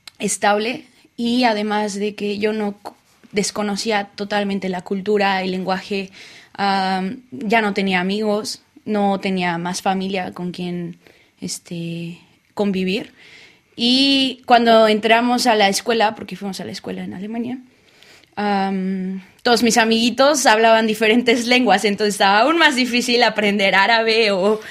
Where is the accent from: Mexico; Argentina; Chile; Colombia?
Mexico; Puebla; also born or lived in Mexico City; Sí, bueno, nací en México DF, pero siempre he vivido en Puebla, en el estado de Puebla. Ahí me crié con mi familia materna.